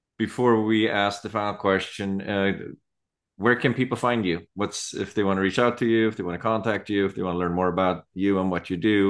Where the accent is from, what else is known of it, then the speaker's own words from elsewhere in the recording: Sweden; English is a second language; now in United States; I grew up in Sweden, and when I moved here in the to the States